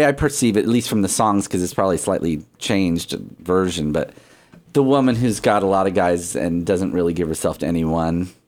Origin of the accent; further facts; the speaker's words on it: Springfield, Missouri, United States; also born or lived in Southern California; Yeah, I was from Springfield, Missouri.